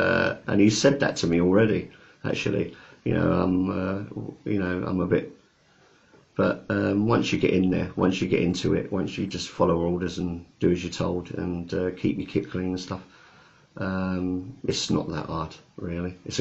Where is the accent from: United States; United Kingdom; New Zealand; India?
United Kingdom; We just have moved around so much that we're just British, really. We are British.